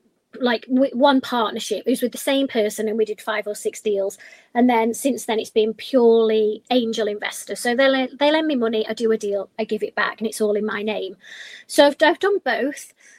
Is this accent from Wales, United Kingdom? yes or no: no; Blackpool, North West England, United Kingdom; I was just making contacts and chatting and saying, I'm from Blackpool, I'm finding all of these deals.